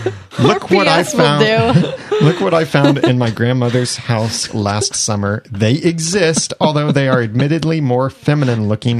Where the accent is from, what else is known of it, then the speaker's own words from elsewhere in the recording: Canada; I am Canadian, for one, and am quite a nice person, if I do say so myself.